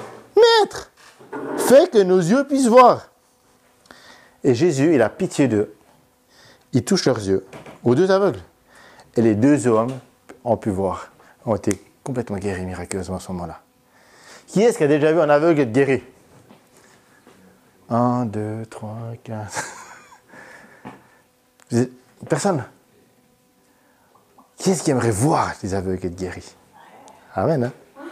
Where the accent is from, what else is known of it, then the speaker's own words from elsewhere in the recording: Vaud, Switzerland; Moi, en tant que bon vaudois, bon suisse de la région du canton de Vaud, est réformé.